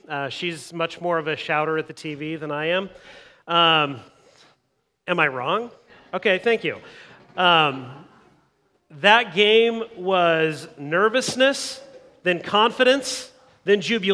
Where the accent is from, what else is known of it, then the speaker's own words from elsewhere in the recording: Eugene, Oregon, United States; also born or lived in Washington; Growing up in Eugene, going to football games myself, being around Autzen Stadium and that environment for my entire childhood